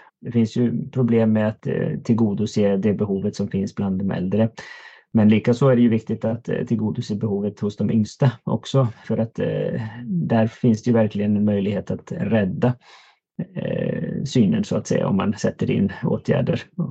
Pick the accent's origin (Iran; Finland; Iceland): Iceland; now in Umeå, Sweden; verksamt aktiv i Umeå, då i Västerbotten, egentligen hela min karriär, förutom lite små avhopp till Island där jag kommer ifrån, så att säga.